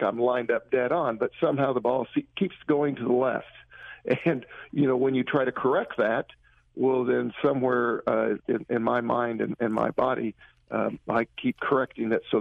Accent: Bushnell, Illinois, United States; I'm from a little town in Illinois called Bushnell.

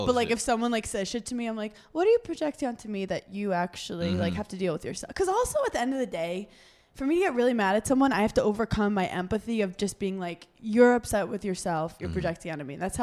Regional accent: New York, United States; I'm a New Yorker. Like shit talking is what I do.

